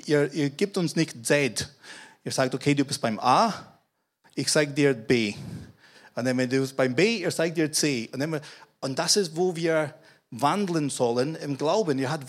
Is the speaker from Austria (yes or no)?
no; Scotland, United Kingdom; German is a second language; now in Germany; Und ich als Schotte muss ihn übersetzen von Bayerisch auf Hochdeutsch.